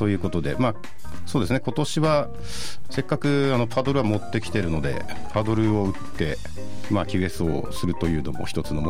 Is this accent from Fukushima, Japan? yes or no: yes; Minamisoma, Fukushima, Japan; now in Kamagaya, Japan; 出身は福島県の南相馬市です。まあ、南相馬市の方から今は千葉県の鎌ヶ谷というところに住んでまして